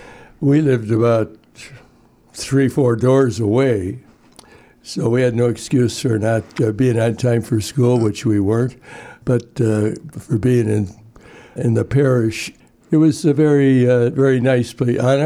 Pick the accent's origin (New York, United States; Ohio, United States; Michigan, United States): Ohio, United States; Rocky River; I grew up in Rocky River, St. Christopher's, a very small parish in those days.